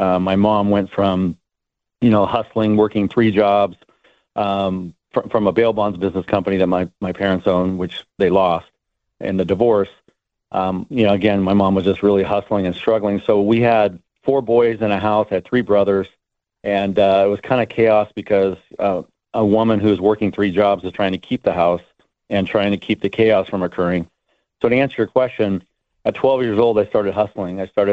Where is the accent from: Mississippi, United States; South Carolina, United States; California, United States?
California, United States; Cypress; I grew up in Cypress, California, which is in Orange County. Basically, middle-class neighborhood